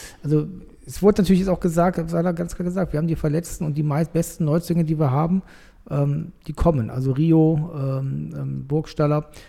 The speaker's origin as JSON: {"language": "German", "town": "Cologne", "region": "North Rhine-Westphalia", "country": "Germany", "said": "ich als Kölner Katholik"}